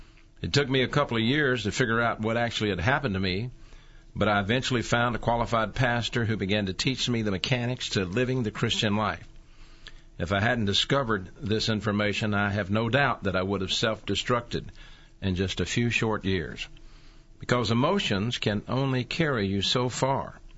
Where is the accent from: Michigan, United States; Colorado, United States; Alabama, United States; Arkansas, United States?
Alabama, United States; Birmingham; To remind you once again, I grew up in the Central City area down by the old Phillips High School.